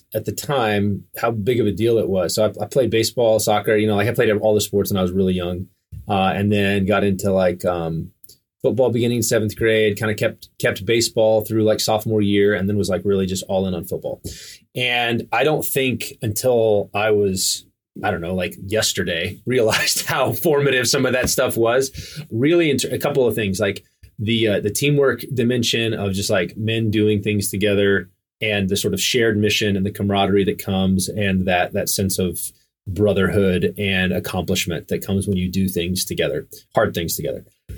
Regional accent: Midland, Texas, United States; I grew up in West Texas in a town called Midland. Claim to fame is Friday Night Lights.

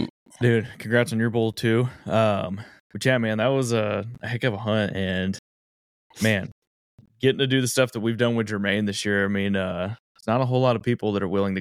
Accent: Texas, United States; Born and raised in Central Texas.

